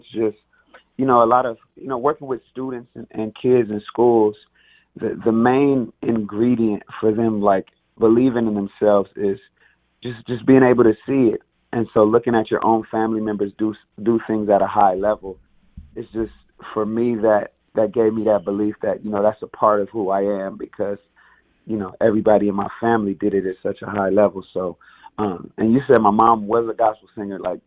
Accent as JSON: {"language": "English", "town": "Los Angeles", "region": "California", "country": "United States", "tie": "born or raised there", "said": "Los Angeles, I like to say, growing up in Los Angeles, Spanish is not a foreign language."}